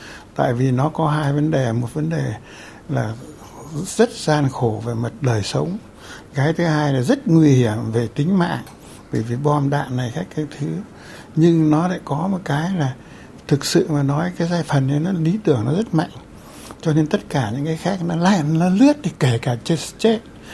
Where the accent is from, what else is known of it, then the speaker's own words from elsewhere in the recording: Hanoi, Vietnam; Vì tôi dân Hà Nội mà nó không cho đi săn.